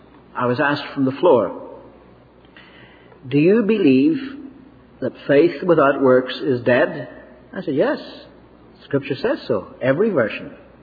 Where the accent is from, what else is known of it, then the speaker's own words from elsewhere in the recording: Ireland; I'm Irish. What are the Irish noted for?